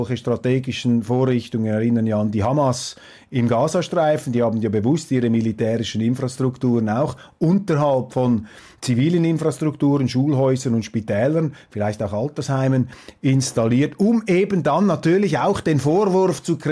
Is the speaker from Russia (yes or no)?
no; Switzerland; wir sollten uns da als Schweizer nicht so hinauslehnen.